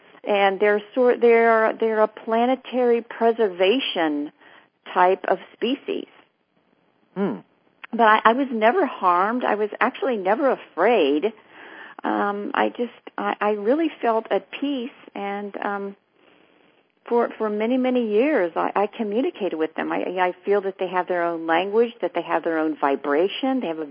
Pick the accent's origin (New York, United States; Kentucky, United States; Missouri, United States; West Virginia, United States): West Virginia, United States; Clarksburg; And I remember as a little girl, I grew up in this, in a small town in West Virginia named Clarksburg